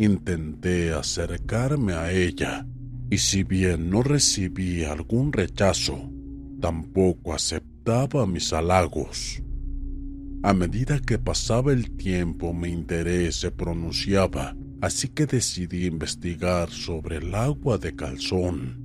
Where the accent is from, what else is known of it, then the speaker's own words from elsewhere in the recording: Veracruz, Mexico; soy de Veracruz.